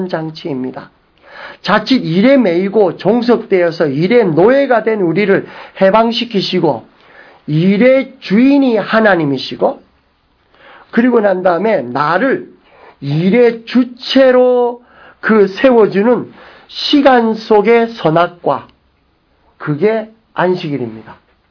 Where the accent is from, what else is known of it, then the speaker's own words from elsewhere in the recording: Busan, South Korea; 이렇게 부산에서 온 저로서는 바닷가는 진짜로 수준 있는 사람은 겨울 바닷가고 아침 바닷가입니다.